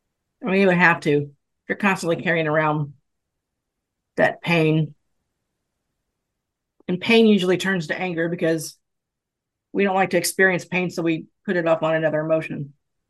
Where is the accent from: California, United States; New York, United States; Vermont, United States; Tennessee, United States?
Tennessee, United States; Because, I mean, I grew up in Tennessee with guns.